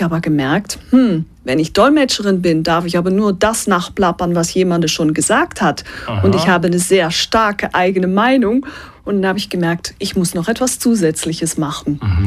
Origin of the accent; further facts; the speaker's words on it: Belgium; German is a second language; Ich bin in Belgien aufgewachsen mit einem belgischen Vater, eine holländische Mutter.